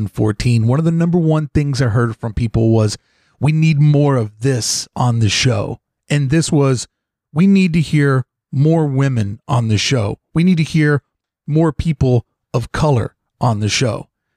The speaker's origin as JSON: {"language": "English", "region": "Kentucky", "country": "United States", "said": "And remember, I'm a kid from Kentucky that didn't want to grow up racist."}